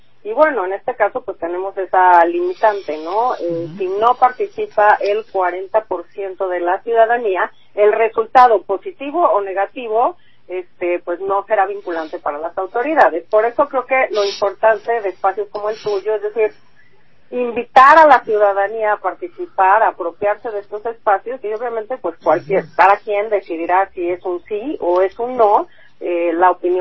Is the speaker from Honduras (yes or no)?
no; Mexico; todas y todos como mexicanos pues tenemos